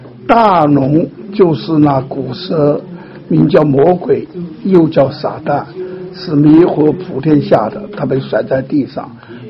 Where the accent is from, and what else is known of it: China